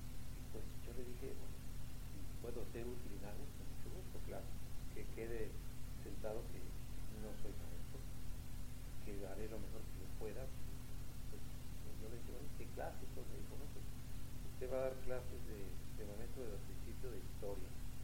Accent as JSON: {"language": "Spanish", "region": "central Mexico", "country": "Mexico", "lives_now": "Mexicali, Mexico", "said": "yo llegué del centro de la República para vivir en Baja California, en Mexicali."}